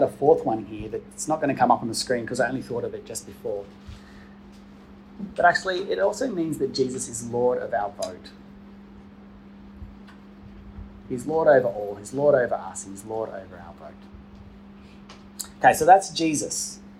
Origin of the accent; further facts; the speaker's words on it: Australia; I can say that I'm Australian. I was born here. I can prove it. I have an Australian passport, an Australian birth certificate.